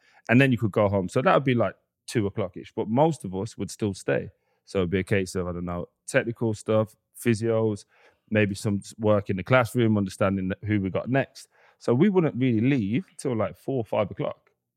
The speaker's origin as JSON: {"language": "English", "town": "Birmingham", "region": "West Midlands", "country": "United Kingdom", "said": "I'm from a small place called Chelmsleywood in South Birmingham, but it was the biggest my actual estate was the biggest council estate in Europe."}